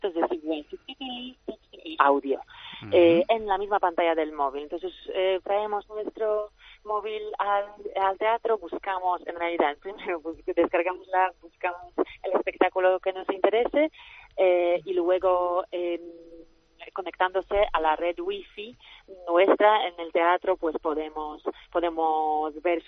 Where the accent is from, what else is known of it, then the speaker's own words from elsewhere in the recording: Poland; Spanish is a second language; porque yo soy de Polonia y hay muchos turistas polacos en España